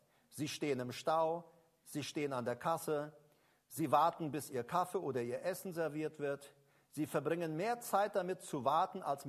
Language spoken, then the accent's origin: German; Paraguay; Ich kenne das von zu Hause, ich komme aus Paraguay. Bei uns gab es damals, als ich Teenager war, da gab es keine Betonmischer bei uns.